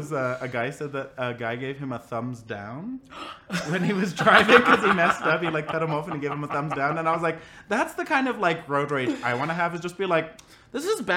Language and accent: English; Harare, Zimbabwe; now in United States; I was born and raised in Zimbabwe.